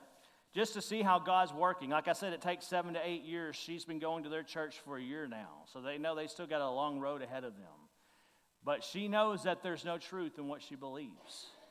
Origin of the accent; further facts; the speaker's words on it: Texas, United States; I said, well, we're from Texas. We're evangelical Christians.